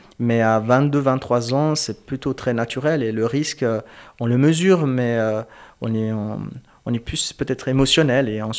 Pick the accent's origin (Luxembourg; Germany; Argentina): Germany; now in Switzerland; Je suis d'origine turque et kurde. J'ai grandi en Allemagne et j'ai fait ma scolarité ici en Suisse.